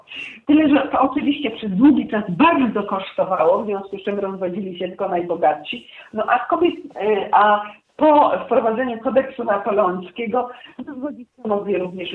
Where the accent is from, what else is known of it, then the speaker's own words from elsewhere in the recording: Poznań, Greater Poland Voivodeship, Poland; jako poznanianka rodowita